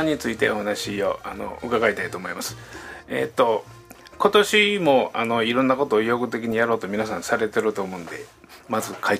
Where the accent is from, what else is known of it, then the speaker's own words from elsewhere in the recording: Kyoto, Japan; まあ、私も京都に生まれて過ごしてるんですけど